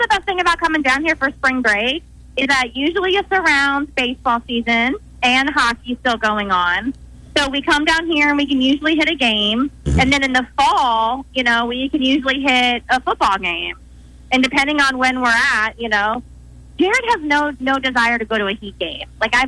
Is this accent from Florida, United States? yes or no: yes; Florida, United States; Ever since I was little growing up in South Florida, you know, we have so many options here.